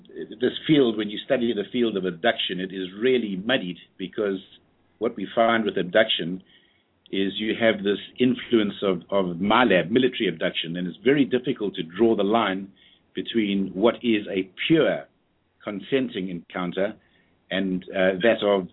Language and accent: English; South Africa; moved away as an adult; my parents are British, but I was born in South Africa, stayed there for 19 years, grew up right in the middle of the apartheid era